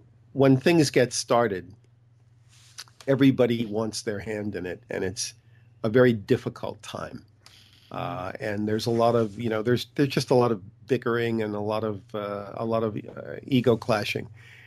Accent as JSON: {"language": "English", "town": "Boston", "region": "Massachusetts", "country": "United States", "tie": "born or raised there", "said": "As I said, I'm originally from Boston, so I'm a kid in Boston. I'm reading the comic book, picking it up every month at the kiosk, in the subway."}